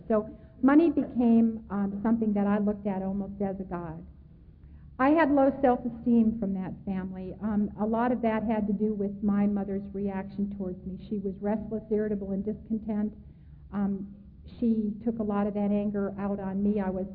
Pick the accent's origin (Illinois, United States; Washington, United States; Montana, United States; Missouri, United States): Illinois, United States; Chicago; born there; I was born in Chicago, Illinois, to a family that I believe today was alcoholic